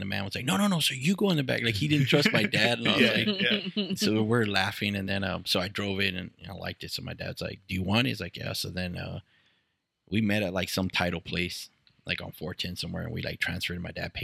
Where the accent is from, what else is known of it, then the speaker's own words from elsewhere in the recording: Texas, United States; And like, we're from the South. My dad never left the South Side.